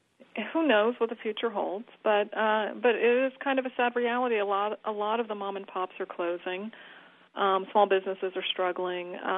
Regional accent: California, United States; Because, you know, I'm from the Bay Area.

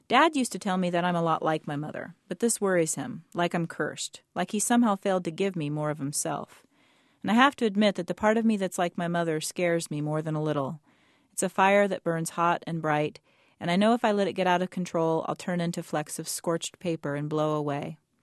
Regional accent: Peru, Indiana, United States; after growing up in Peru

